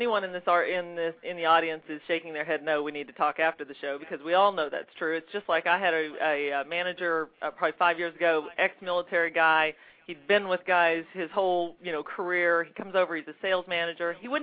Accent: Oklahoma, United States; Actually, I'm from Oklahoma. I was born and raised on a ranch in Oklahoma.

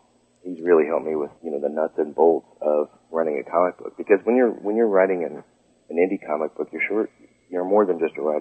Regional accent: Midwest, United States; Kevin's a kind of local. I mean, I'm from the Midwest.

